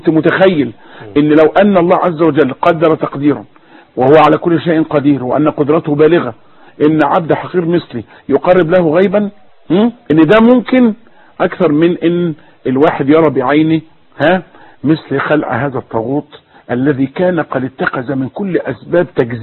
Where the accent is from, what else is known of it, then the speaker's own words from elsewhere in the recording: Egypt; احنا عندنا في مصر اتخلع كده زي ما يكون زرار ساقط